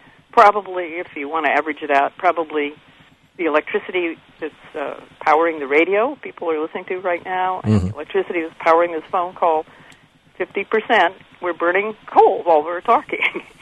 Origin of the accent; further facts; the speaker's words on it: New Mexico, United States; I grew up in New Mexico. My neighbors were uranium miners. They would go up to Grants, to the mineral belt there and mine uranium.